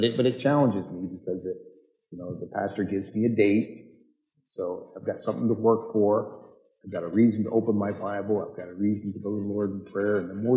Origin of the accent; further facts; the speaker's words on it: Pennsylvania, United States; I grew up in Pennsylvania, rural Pennsylvania, and I just love America.